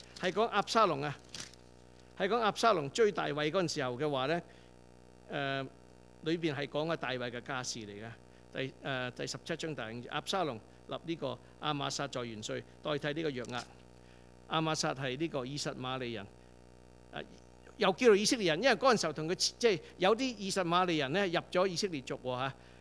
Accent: Guangdong, China; 咁於是乎，佢嫁嗰陣時候咧，就帶咗兩個我哋廣東人講得話咩油艇女

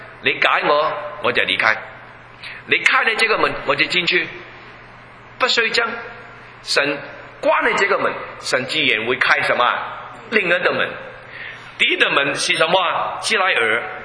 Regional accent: Guangdong, China; Chinese is a second language; 你我是广东人啊

